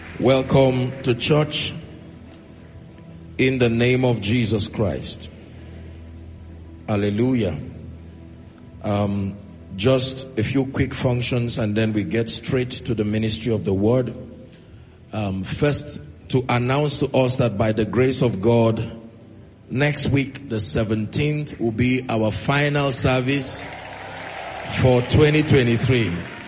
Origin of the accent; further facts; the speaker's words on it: Langtang, Plateau, Nigeria; We have in our midst not just our royal fathers from my hometown, but the entire traditional council. They came all the way from Lantang North and South